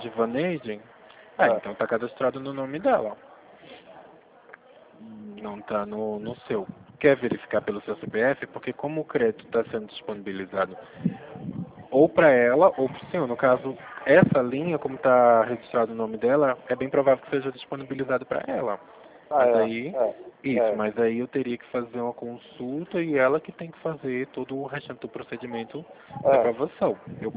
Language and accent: Portuguese; Olinda, Pernambuco, Brazil; now in São Paulo, Brazil; Bom, eu também sou de Pernambuco. Mas estou em São Paulo. Sou de Olinda.